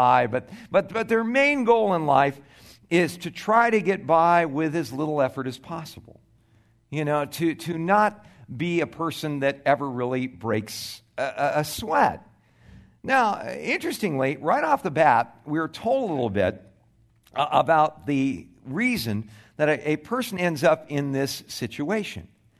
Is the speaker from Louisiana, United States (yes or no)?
no; California, United States; now in Tucson, United States; But where I grew up in California, you know, there were two things that you would encounter quite a bit.